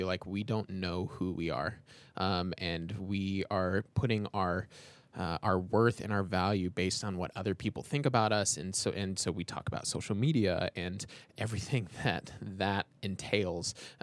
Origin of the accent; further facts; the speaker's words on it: Colorado Springs, Colorado, United States; I mean, we're from Colorado Springs, and Colorado Springs, pretty affluent area, has one of the highest teen suicide rates in the country.